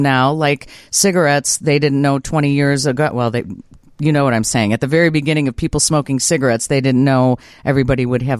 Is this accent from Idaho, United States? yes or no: no; Michigan, United States; I was from Michigan.